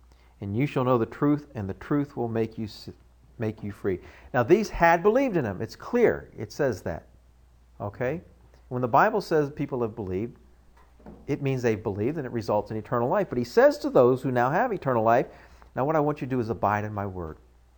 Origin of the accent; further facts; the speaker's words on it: United States; born there; I said, "Well, I was born in America. I was raised in such and such a church."